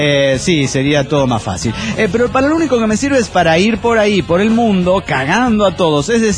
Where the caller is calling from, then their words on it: Tulancingo, Hidalgo, Mexico; de Tulancingo, Hidalgo.